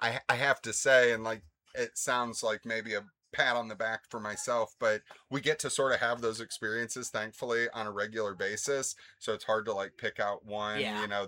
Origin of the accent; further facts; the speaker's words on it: Akron, Ohio, United States; So born and raised in Akron. I actually graduated from Barberton, and I live in like West Akron sort of now. But I worked in Hudson, you know, most of my adult life.